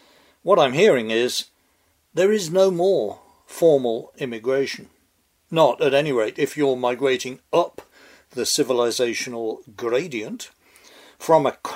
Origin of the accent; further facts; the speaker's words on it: Northampton, East Midlands, United Kingdom; I mentioned that Joy and her sisters, when children, had been evacuated to my hometown of Northampton